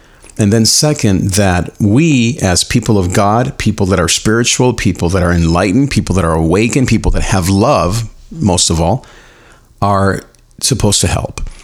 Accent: Long Beach, California, United States; I grew up in Long Beach, California. I grew up in the on the wrong part of town, you could say.

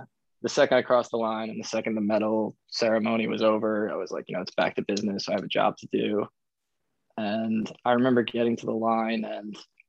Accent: New York, United States; you know we're probably what am I saying, dude, we're from Long Island.

